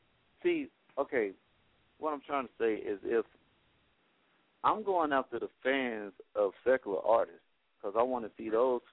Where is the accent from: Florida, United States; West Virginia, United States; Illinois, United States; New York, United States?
Illinois, United States; East St. Louis; So it's just like growing up in East St. Louis.